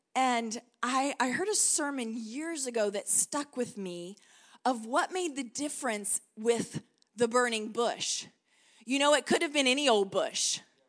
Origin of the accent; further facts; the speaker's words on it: Texas, United States; accent: Texan; Not so much, I know, with my Texan accent, you can be like, what's she on about?